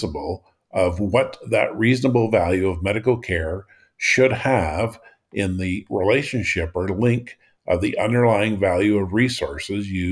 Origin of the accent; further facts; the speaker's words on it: Canada; As a Canadian, I remember being hospitalized overnight for getting the flu.